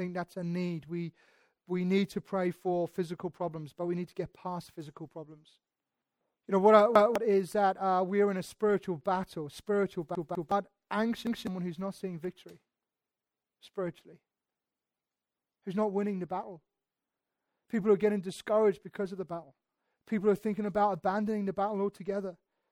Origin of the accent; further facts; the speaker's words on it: United Kingdom; And we're British, we love talking about our own problems and complaining about our own problems.